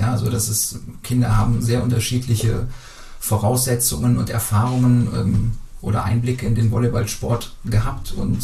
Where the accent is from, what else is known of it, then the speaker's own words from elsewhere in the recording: Brühl, Germany; ich komme aus Brühl, im BTV bin ich da groß geworden.